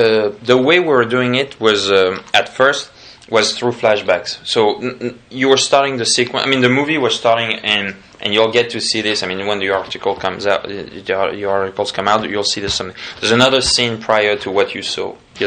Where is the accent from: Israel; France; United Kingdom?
France; English is a second language; I'm from France